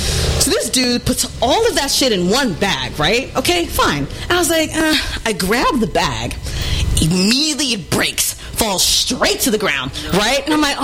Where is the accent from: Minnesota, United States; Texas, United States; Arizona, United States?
Texas, United States; I like to party. Again, I am from Texas.